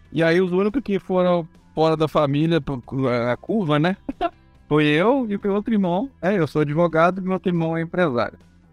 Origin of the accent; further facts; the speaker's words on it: Belo Horizonte, Minas Gerais, Brazil; sou de Minas Gerais, sou de Belo Horizonte.